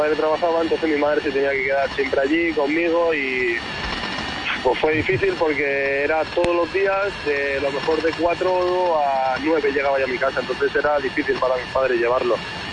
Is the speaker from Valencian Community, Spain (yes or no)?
yes; La Vall d'Uixó, Valencian Community, Spain; vengo de un pueblo de Castellón, la Vallduisó, que yo empecé a jugar ahí de niño